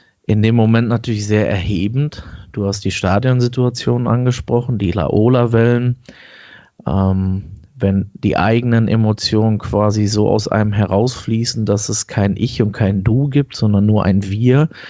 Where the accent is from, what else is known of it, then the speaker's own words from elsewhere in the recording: Dortmund, North Rhine-Westphalia, Germany; Ich komme aus Dortmund